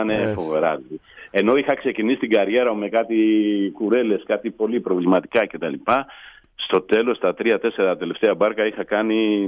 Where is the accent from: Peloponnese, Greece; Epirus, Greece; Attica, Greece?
Peloponnese, Greece; Και έπιασε το καράβι Νεάπολη απέναντι εκεί, η Λακωνία, απέναντι από το χωριό μου